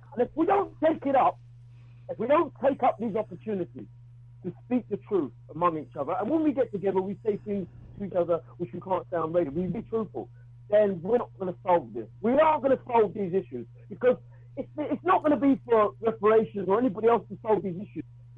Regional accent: Jamaica; And remember, we come from Jamaica. So, I'm a person who traveled.

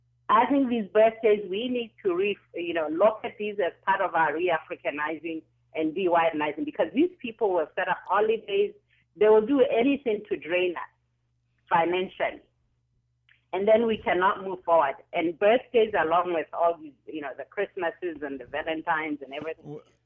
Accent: Zambia; at work running into somebody who found out I was originally from Zambia

